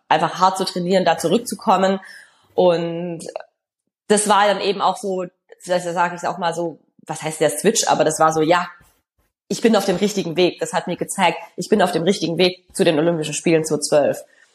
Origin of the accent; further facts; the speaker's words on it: Stuttgart, Baden-Württemberg, Germany; wir hatten dann 2007 die Weltmeisterschaft in Stuttgart, das heißt in meiner Heimatstadt.